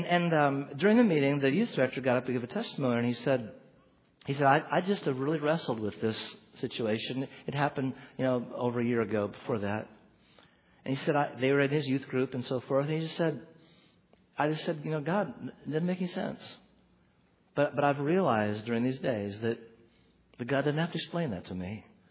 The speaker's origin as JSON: {"language": "English", "region": "Oregon", "country": "United States", "tie": "born or raised there", "said": "I grew up in Oregon. In Oregon, we didn't have tornadoes."}